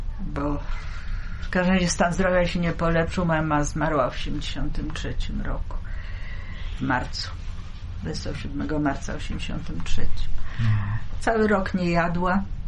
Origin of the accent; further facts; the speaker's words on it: Wrocław, Lower Silesian Voivodeship, Poland; Żeby pokazać, że ja z Wrocławia.